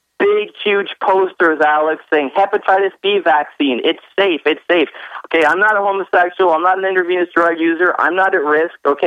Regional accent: Canada; now in Nevada, United States; I'm originally from Canada. And I immigrated here. I'm in FEMA Region 9 in Nevada.

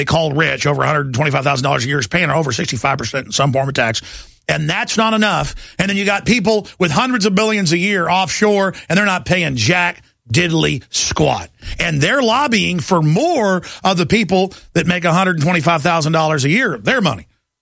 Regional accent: Dallas, Texas, United States; I grew up in Dallas and, you know, was on the football team.

